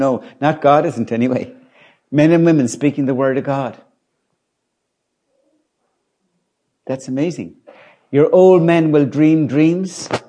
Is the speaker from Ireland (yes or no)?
yes; Ireland; Because we grew up in Ireland, in a very triumphalistic Ireland. We were Catholic Ireland.